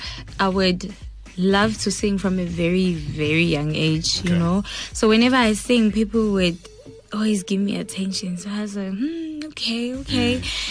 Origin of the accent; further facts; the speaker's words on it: Soweto, Gauteng, South Africa; also born or lived in Eastern Cape; Born in Eastern Cape and raised in Soweto. Raised by my grandmother.